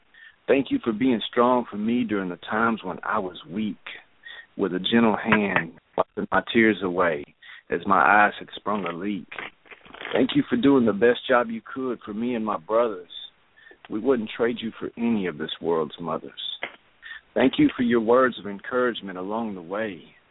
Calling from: Arkansas, United States; Way down here in Arkansas.

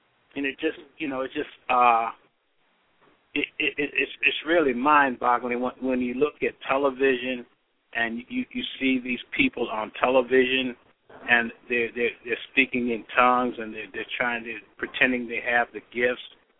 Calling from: Orlando, Florida, United States; Well, yeah, I'm calling from Orlando.

